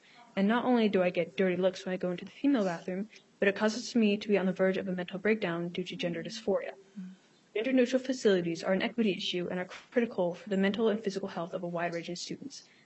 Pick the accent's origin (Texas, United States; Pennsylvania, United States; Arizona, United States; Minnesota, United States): Minnesota, United States; Duluth; from Duluth. I attend Duluth Public Schools.